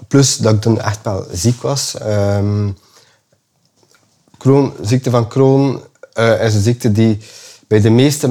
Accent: Langemark, West Flanders, Belgium; Nee, ik ben in Langemark geboren en getogen en 7 jaar geleden naar hier verhuisd.

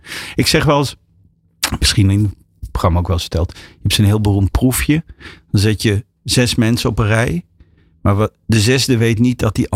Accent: Duiven, Gelderland, Netherlands; En zeg maar, ik ben opgegroeid in Duiven. Dat is het Almere van het Oosten.

